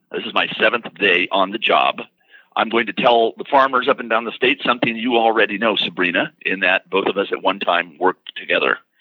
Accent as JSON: {"language": "English", "town": "Modesto", "region": "California", "country": "United States", "tie": "born or raised there", "said": "I've always had it. I grew up with it in Modesto."}